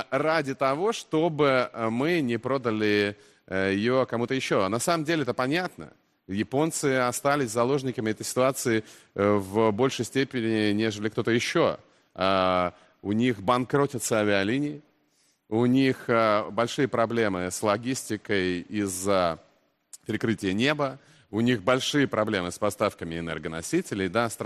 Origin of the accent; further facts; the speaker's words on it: Vladivostok, Primorsky Krai, Russia; Потому что я из Владивостока и родился там.